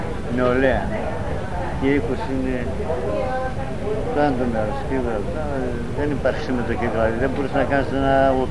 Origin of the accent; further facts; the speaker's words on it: Petrota, East Macedonia and Thrace, Greece; Καταγωγή του πατέρα μου είναι γνήσια, εγώ ο Πετροτιώτης.